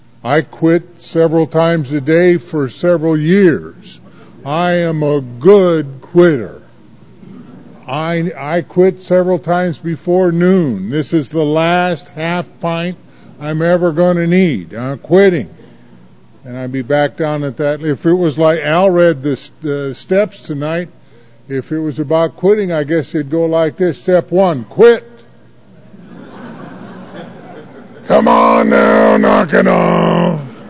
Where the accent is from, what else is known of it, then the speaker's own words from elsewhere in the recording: Los Angeles, California, United States; It's good to be here in Florida again. I come from Los Angeles, and it's a little tricky being here only because in L.A., when we inhale, we know we're inhaling.